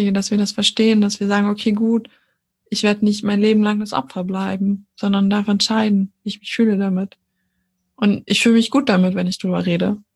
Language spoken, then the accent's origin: German; Austria; moved away; ich bin ja aus Österreich weggezogen